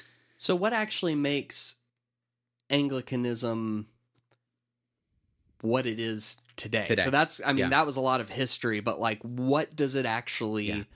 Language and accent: English; the South, United States; growing up in the South as I did, Catholicism, except for those who grew up in Catholicism, is almost like a, you know